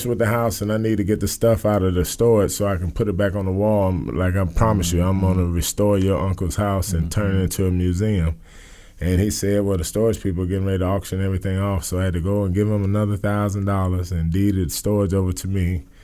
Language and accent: English; Ohio, United States; You know, and I, you know, I'm from Ohio, so I don't even know